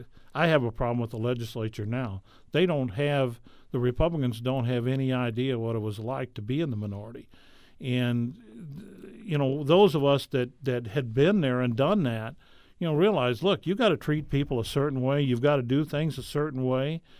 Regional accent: St. Clair, Missouri, United States; now in Washington, United States; You know, I'm originally from St. Clair, and so I've lived in Washington since 1976, and I love it.

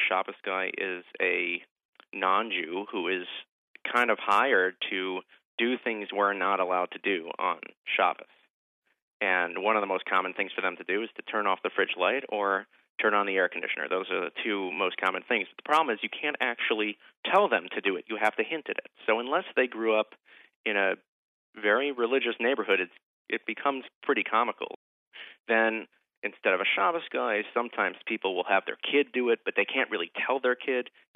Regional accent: San Jose, California, United States; I'm from San Jose, California.

